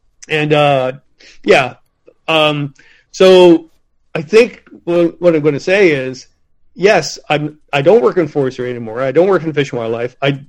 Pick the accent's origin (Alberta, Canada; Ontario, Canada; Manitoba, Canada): Ontario, Canada; I said, guys, I'm from Ontario.